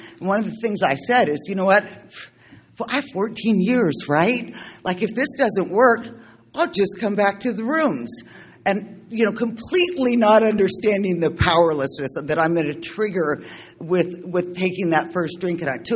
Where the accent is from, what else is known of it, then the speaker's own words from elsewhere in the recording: San Diego, California, United States; I'm from San Diego, from Southern California.